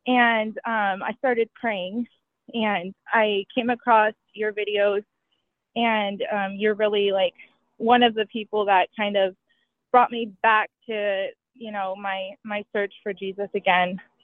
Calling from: Gold Bar, Washington, United States; I'm calling in from Gold Bar, Washington.

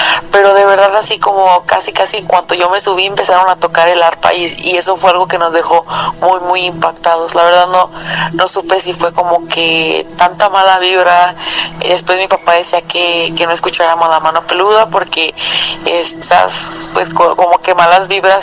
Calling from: Silao, Guanajuato, Mexico; soy de Guanajuato. Para ser exacta, de Silao, Guanajuato.

